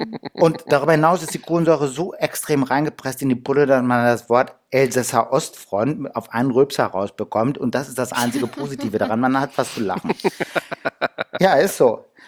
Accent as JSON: {"language": "German", "region": "Hamburg", "country": "Germany", "said": "als Hamburger natürlich lecker Butterschorle."}